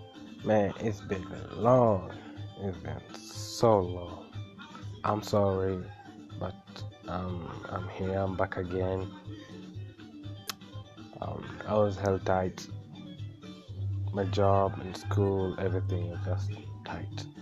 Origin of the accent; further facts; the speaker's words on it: Kenya; And as for me, I'm from Kenya. It's in Africa, East Africa in particular. And where I'm from, marijuana is illegal.